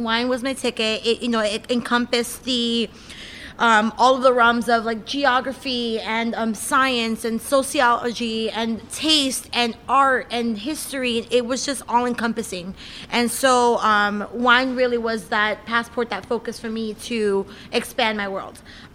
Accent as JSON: {"language": "English", "town": "New York City", "region": "New York", "country": "United States", "said": "I'm originally from New York City, and I fell into restaurants in New York City hard and fast and big the minute I could."}